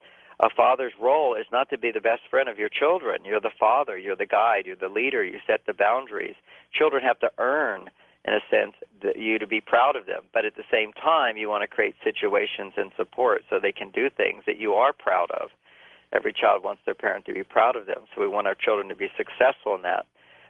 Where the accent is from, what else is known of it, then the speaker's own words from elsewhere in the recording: Houston, Texas, United States; I know that's a concern growing up in Houston.